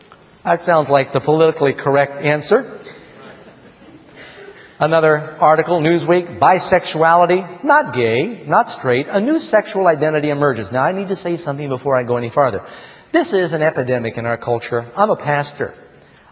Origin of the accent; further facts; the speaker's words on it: Manhattan, New York, United States; also born or lived in Burbank; I was born in Burbank, but I ended up growing up in Manhattan. But I was in first, second grade in California.